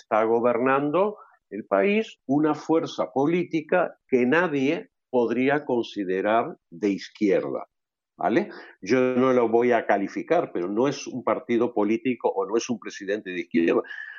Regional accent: Uruguay; A mí siempre me gusta poner el ejemplo de mi país. Tú sabes que yo soy uruguayo.

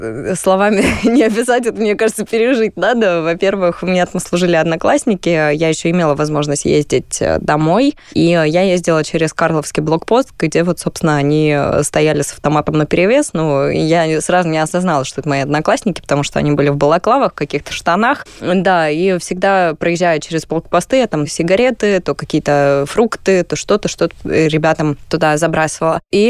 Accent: Myrnohrad, Donetsk Oblast, Ukraine; я сама родом из Донецкой области, небольшого городка Дмитров, ныне он Мирноград, пока он еще находится на оккупированной территории. То есть я уже практически 10 лет не была дома.

